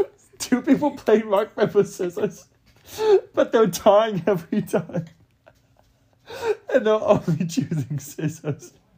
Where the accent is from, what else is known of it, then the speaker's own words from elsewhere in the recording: Boston, Massachusetts, United States; I'm also from Boston.